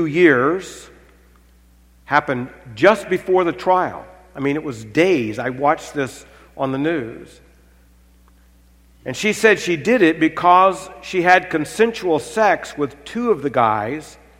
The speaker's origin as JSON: {"language": "English", "region": "Arkansas", "country": "United States", "said": "But then I'm from Arkansas, so you can doubt that."}